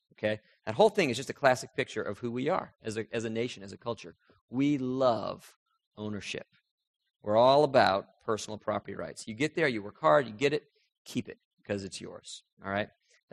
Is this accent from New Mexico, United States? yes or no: no; New Hampshire, United States; I'm from New England, New Hampshire.